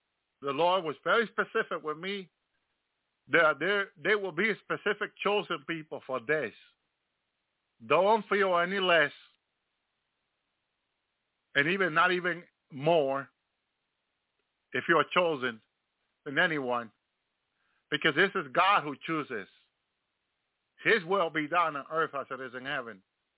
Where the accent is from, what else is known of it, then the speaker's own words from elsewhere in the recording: Dominican Republic; I'm from the Dominican Republic, but he didn't show me sending me to the Dominican Republic.